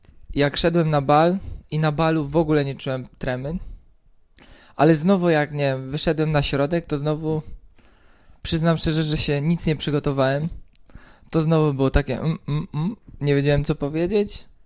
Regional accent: southern Poland, Poland; pochodzę z południa Polski, z drugiej części

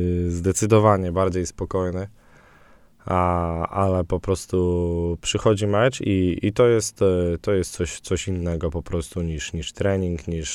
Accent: Olsztyn, Warmian-Masurian Voivodeship, Poland; Też jestem tutaj w Olsztynie już któryś sezon, plus jestem stąd

